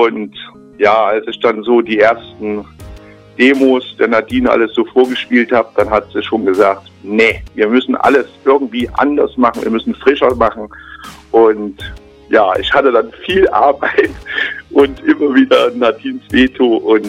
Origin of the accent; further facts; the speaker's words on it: Düren, North Rhine-Westphalia, Germany; Wir kommen aus Düren, eine Stadt zwischen Köln und Aachen.